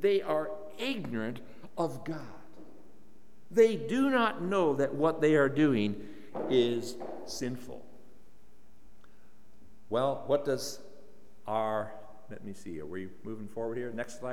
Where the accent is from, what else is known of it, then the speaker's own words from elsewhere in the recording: Ontario, Canada; I grew up in Ontario public schools